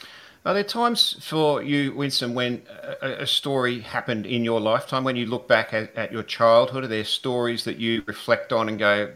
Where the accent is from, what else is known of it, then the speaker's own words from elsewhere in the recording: Melbourne, Victoria, Australia; I grew up in Melbourne and I was a very small child when the Westgate Bridge collapsed.